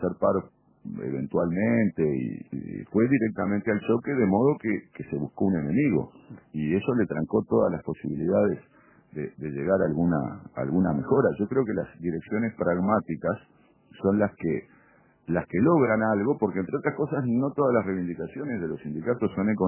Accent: Montevideo, Uruguay; su patrón somos los ciudadanos de Montevideo.

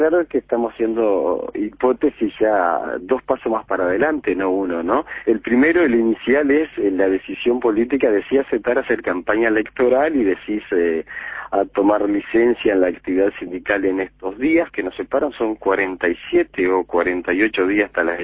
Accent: Las Piedras, Canelones, Uruguay; moved away as an adult; also born or lived in La Paz; now in Montevideo, Uruguay; Me vine a los 21 años. Yo nací en La Paz, en Santo Lugares, luego hice toda la infancia y la adolescencia en Las Piedras, en el barrio Obelisco de Las Piedras

